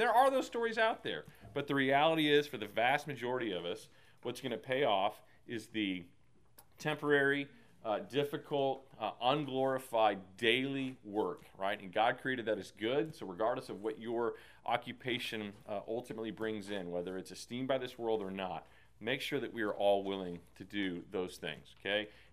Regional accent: Texas, United States; My dad, growing up in Texas, taught me this lesson.

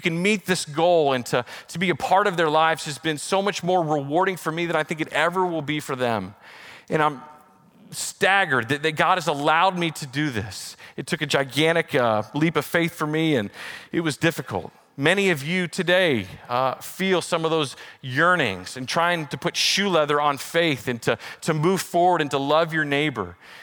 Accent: Texas, United States; now in Fresno, United States; You know, I was an import from Texas, and as I came to Fresno, I just didn't see our city.

